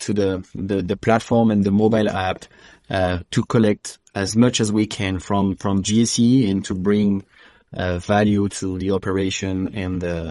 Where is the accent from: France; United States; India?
France; accent: French; English is a second language; So ADVIES, we are a French company, as you can hear from my accent. We are the headquarters is in Toulouse.